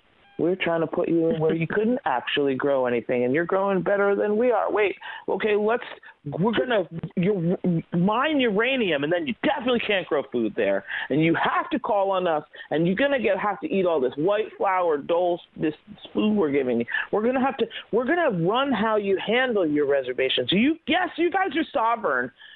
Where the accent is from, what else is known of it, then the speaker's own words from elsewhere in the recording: Woodstock, New York, United States; So I have this Native blood. I was raised in Woodstock.